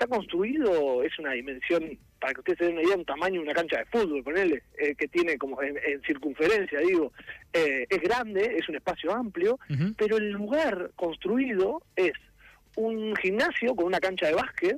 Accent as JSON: {"language": "Spanish", "town": "Saladillo", "region": "Buenos Aires Province", "country": "Argentina", "lives_now": "Buenos Aires, Argentina", "said": "Patagónico no tengo mucho, yo soy de Saladillo, vivo en Buenos Aires."}